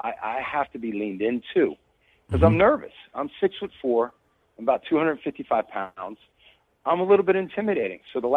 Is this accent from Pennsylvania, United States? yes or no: no; Fort Lauderdale, Florida, United States; I grew up in Fort Lauderdale, Florida. So nice. I was there during the whole spring break capital of the world type era.